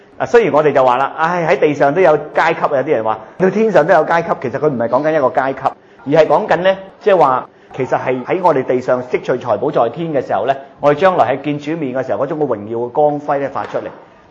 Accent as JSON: {"language": "Cantonese", "country": "Australia", "said": "而家我哋澳洲人好特别嘅"}